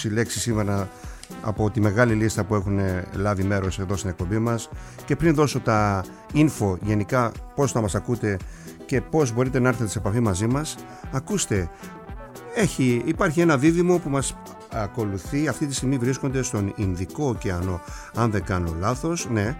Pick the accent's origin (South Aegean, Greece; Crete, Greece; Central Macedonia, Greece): South Aegean, Greece; Kasos; Οι δύο πρώτοι ήταν από την Κάσο, το νησί μου